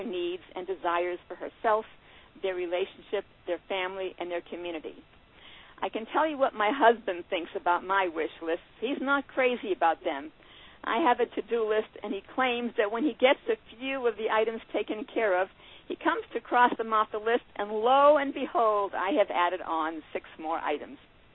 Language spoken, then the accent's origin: English; Boston, Massachusetts, United States; I was raised in Boston, Mass., graduated from Maimonides School, and then from Stern College, including a year in Israel.